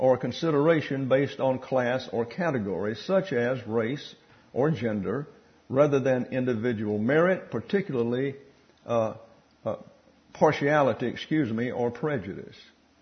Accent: Alabama, United States; As you all know, I'm from Lower Alabama.

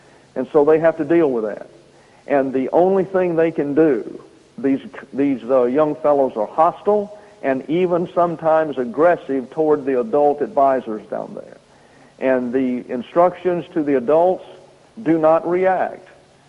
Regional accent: the South, United States; I was raised Baptist in the South, very conservative, good theology as far as it went, which is fortunate for me.

